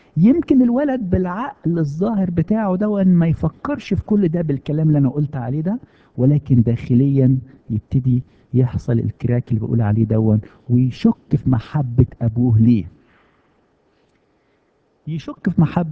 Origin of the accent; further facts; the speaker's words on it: Egypt; احنا بما اننا درسنا في مصر وكبرنا في مصر وتربينا في مصر واشتغلنا في مصر وعشنا الجزء الاول من حياتنا كله في مصر